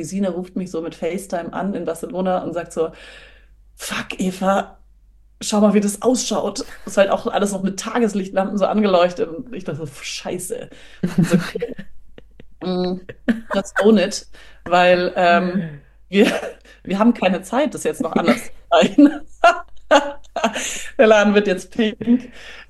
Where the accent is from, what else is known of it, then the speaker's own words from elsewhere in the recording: Munich, Bavaria, Germany; Ich bin aus München